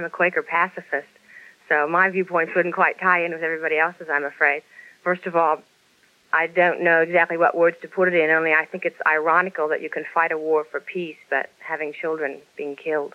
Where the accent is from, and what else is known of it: Kansas City, Missouri, United States